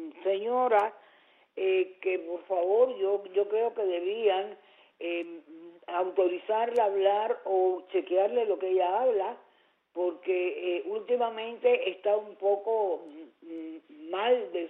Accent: Cuba; me duele como cubana

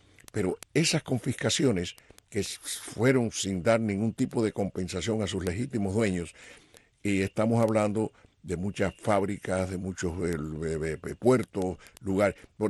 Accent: Cuba; moved away; Yo estaba allá, así que a mí no me pueden hacer cuentos cuando el triunfo de la revolución y yo salí de Cuba el 15 de mayo de 1961.

